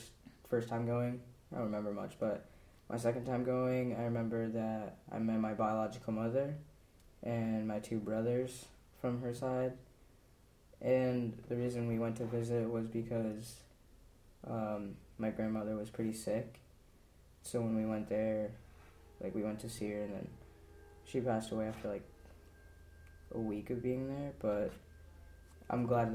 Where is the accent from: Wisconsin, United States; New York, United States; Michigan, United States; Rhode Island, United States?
New York, United States; Prairieville; I'm from Prairieville, New York